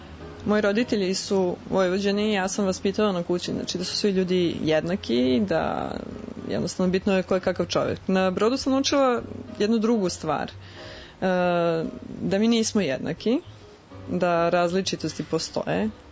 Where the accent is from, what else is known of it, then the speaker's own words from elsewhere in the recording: Serbia; Od uvek sam bila ponosna na svoje poreklo. Znači … dolazim iz Srbije, ja sam Srpkinja i moja vera je pravoslavna.